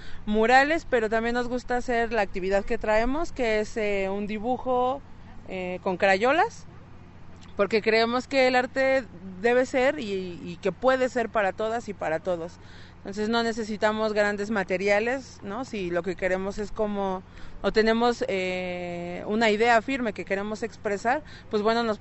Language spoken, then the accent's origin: Spanish; Mexico City, Mexico; venimos de la Ciudad de México